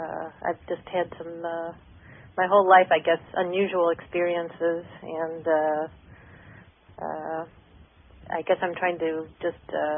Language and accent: English; Michigan, United States; now in Canada; Well, I'm from Michigan. Right now, I'm up in Canada.